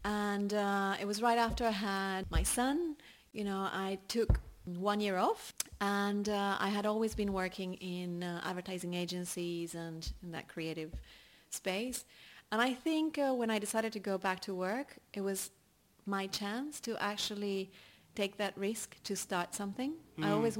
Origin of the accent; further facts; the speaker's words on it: Buenos Aires, Argentina; also born or lived in New York / North Carolina; now in Australia; I'm from Buenos Aires, Argentina.